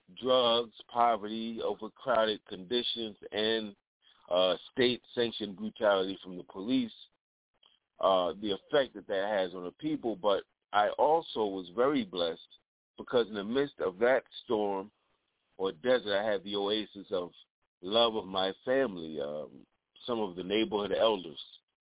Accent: New York, United States; I was growing up where I grew up in Harlem. I could walk five blocks in any direction at the age of maybe 14.

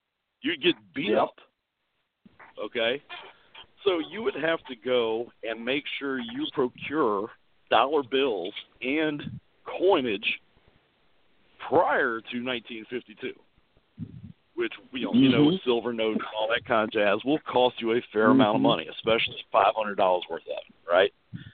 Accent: Scotland, United Kingdom; So, yeah, not to mention the fact I come from Scotland

